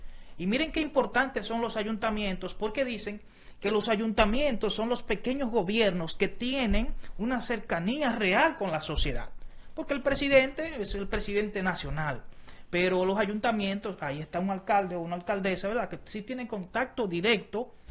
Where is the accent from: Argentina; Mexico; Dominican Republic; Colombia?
Dominican Republic; Y hoy nosotros gozamos de eso y de poder decir que somos dominicanos y portar una cédula.